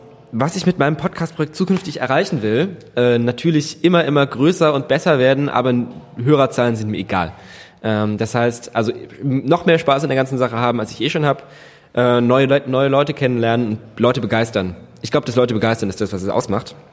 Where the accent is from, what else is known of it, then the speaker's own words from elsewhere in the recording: Ketsch, Baden-Württemberg, Germany; Ich bin aus Deutschland, auch in Deutschland geboren, mit aber Verwandtschaft Ausland. Und aus Ketsch bei Mannheim zwischen Mannheim und Heidelberg.